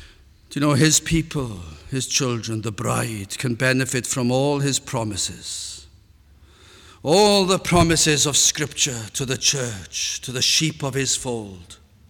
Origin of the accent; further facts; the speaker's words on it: Wales, United Kingdom; as much as Welshman that I am